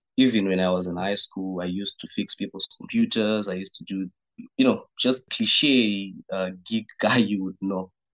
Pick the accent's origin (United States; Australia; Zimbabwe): Zimbabwe; Harare; I've always been a tech enthusiast ever since I was a kid, growing up in Hatfield, Harare, right?